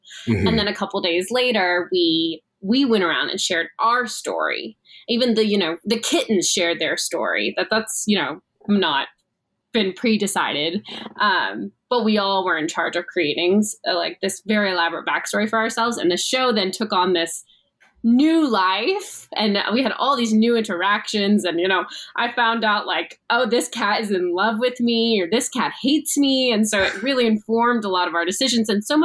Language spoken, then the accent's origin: English; Atlanta, Georgia, United States; now in New York City, United States; I live in New York City now, but I'm from Atlanta. So it was like at my home theater